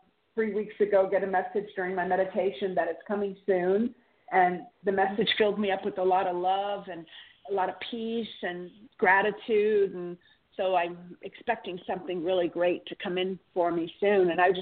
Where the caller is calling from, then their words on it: California, United States; Hi, this is … from California.